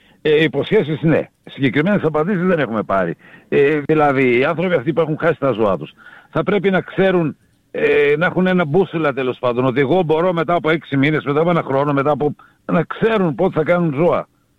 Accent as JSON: {"language": "Greek", "region": "Thessaly", "country": "Greece", "said": "Εγώ είμαι από τη Μαγνησία."}